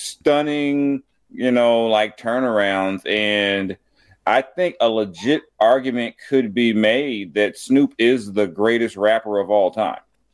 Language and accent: English; Long Beach, California, United States; Maybe I know I am from Long Beach. I'm probably a little biased.